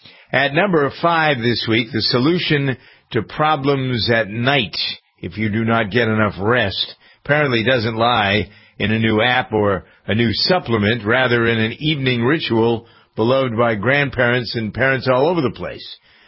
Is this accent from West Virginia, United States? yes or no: no; Massachusetts, United States; appears to have automatically installed a COVID exposure notification app for people who live in my home state of Massachusetts